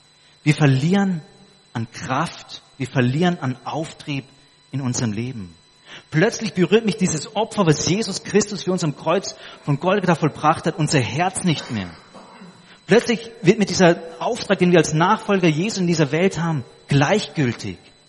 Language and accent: German; Papua New Guinea; Und ich bin in Papua-Neuguinea aufgewachsen, da gibt es über 60 verschiedene Bananensorten.